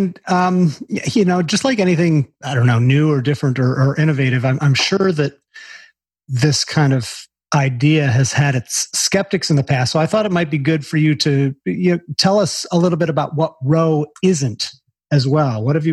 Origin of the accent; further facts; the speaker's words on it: Buffalo, New York, United States; First of all, I grew up just outside of Buffalo, New York. So I'm completely there with the snow thing.